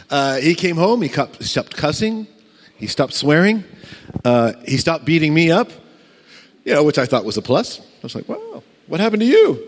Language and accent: English; United States; I'm American, as you can tell. Yank.